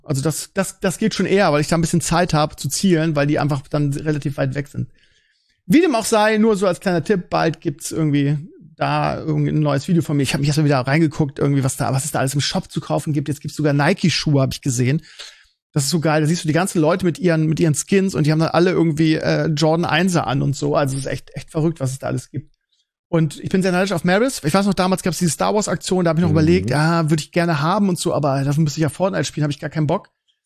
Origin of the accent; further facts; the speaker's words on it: Bremen, Germany; Ich kann mich erinnern, dass bei uns in Bremen Mittwochs Kino-Tag war.